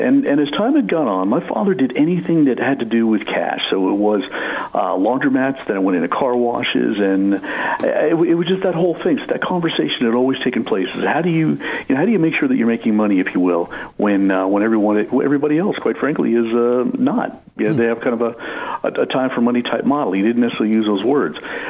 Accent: Smithtown, New York, United States; born there; You know, I was born out in New York, in Long Island, a little town called Smithtown.

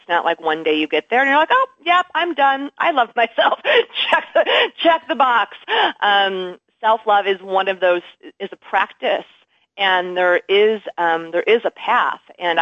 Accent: Midwest, United States; because I'm from the Midwest as well

